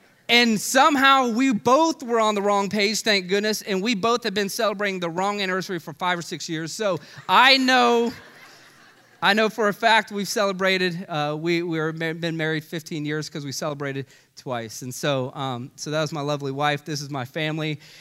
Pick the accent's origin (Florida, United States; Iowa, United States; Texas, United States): Florida, United States; Orlando; because I am from Orlando, I remember being in eighth grade, and we had the big field trip coming up where we go to Epcot.